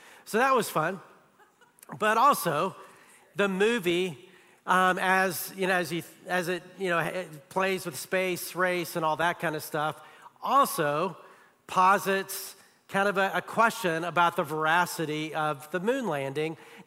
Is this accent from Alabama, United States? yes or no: yes; Huntsville, Alabama, United States; I grew up in Huntsville, Alabama